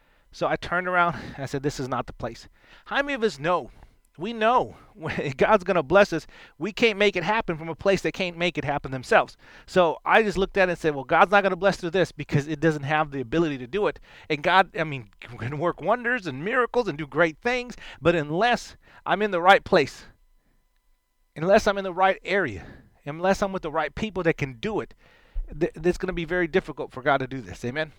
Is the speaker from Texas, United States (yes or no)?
yes; Texas, United States; And y'all can tell I'm a Texan.